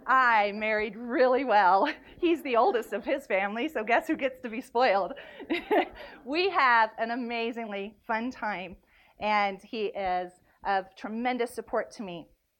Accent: Naples, Campania, Italy; moved away as an adult; as I grew up in Naples, Italy, as a TCK, otherwise known as a brat.

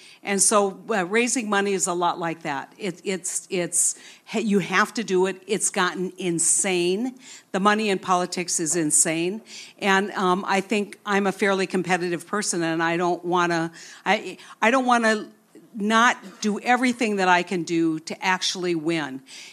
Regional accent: Manitou, North Dakota, United States; I grew up in Manitou, North Dakota, a town of 90 people. My family was 1/10 the population, I want you to know.

